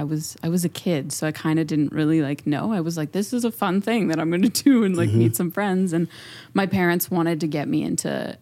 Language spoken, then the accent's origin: English; Calgary, Alberta, Canada; Well, I was born and raised here in Calgary.